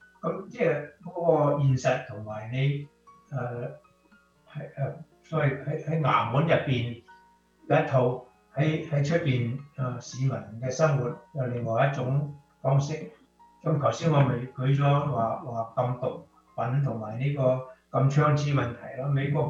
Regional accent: China; 亦都係我哋中國人嘅特性

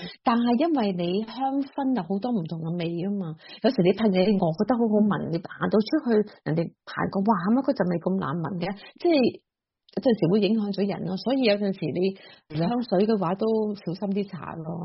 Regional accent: China; moved away as an adult; now in United States; 你知我系中国人噶啦

